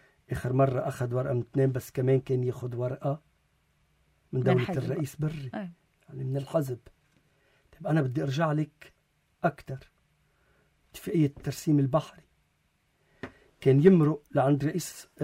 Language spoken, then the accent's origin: Arabic; Lebanon; انا كلبناني